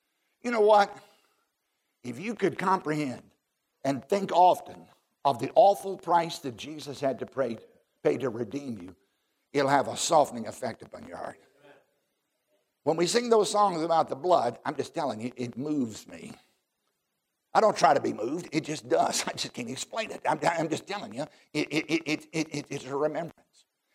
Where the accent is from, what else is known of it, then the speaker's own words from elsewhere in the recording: the South, United States; I'm from the South.